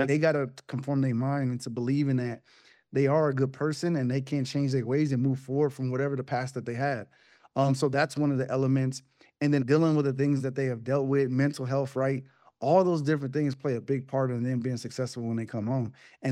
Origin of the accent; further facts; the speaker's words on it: California, United States; I grew up in the San Fernando Valley. I'm a city kid